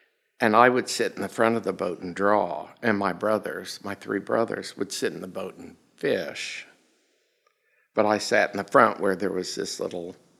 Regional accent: Claremore, Oklahoma, United States; born there; I was born in Claremore, Oklahoma.

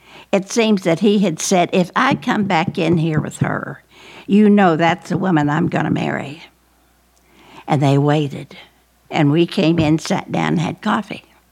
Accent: Henrietta, Oklahoma, United States; now in Tulsa, United States; See, I wasn't in Tulsa. I was raised in Henrietta, and I stayed there.

